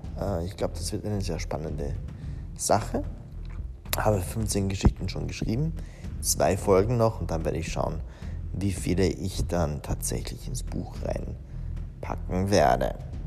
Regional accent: Italy; now in Vienna, Austria; Ich als Italiener in Wien, als Italiener allgemein in Österreich, als ein Wiener quasi in Italien

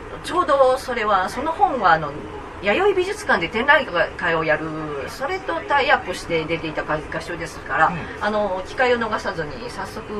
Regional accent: Aichi, Japan; 私も愛知県出身で、愛知県が大嫌いで

